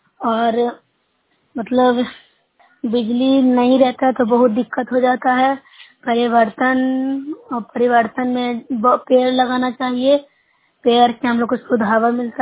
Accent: Bihar, India; मैं नौशहर ब्लॉक से हूँ, जिला नालंदा से।

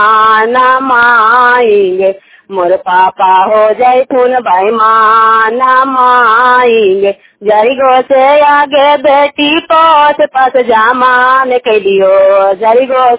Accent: Fazilapur, Bihar, India; गांव फजीलापुर, प्रखंड नगर नौसा के निवासी हूँ।

